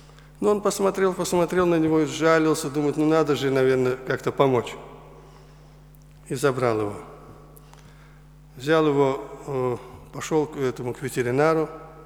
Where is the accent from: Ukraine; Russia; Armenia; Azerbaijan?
Azerbaijan; Baku; Я из Азербайджана, и со мной еще были трое братьев наших. Буквально неделю назад, вот так же в четверг вечером, у нас в Баку брала начало молодежная конференция.